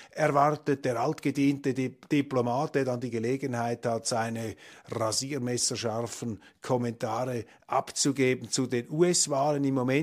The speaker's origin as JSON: {"language": "German", "country": "Switzerland", "said": "Nun können Sie sich vorstellen, wie ich mich fühle als Schweizer da auf einem Podium"}